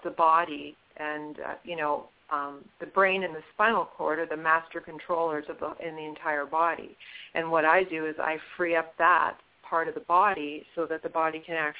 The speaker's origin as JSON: {"language": "English", "town": "Winnipeg", "region": "Manitoba", "country": "Canada", "lives_now": "United States", "said": "I'm originally from Canada, and I'm from Winnipeg, Manitoba, which is one of the coldest places on the planet and probably one of the most extreme places."}